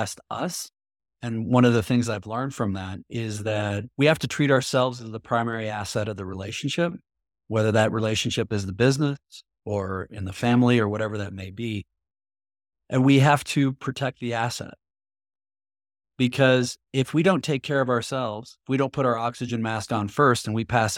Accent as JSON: {"language": "English", "region": "Midwest", "country": "United States", "tie": "born or raised there", "said": "I grew up in the Midwest, the idea like the Midwest martyr syndrome"}